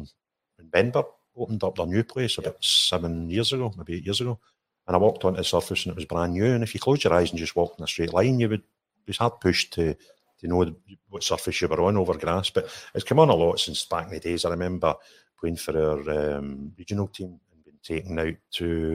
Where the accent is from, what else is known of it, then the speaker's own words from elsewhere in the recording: Linwood, Scotland, United Kingdom; I was brought up and I was born in Linwood, and our local school is Fulton.